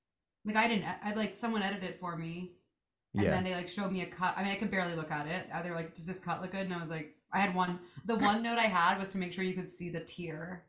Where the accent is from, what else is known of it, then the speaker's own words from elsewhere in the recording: Houston, Texas, United States; it was very cool to be involved in like Young Life because I'm from Houston.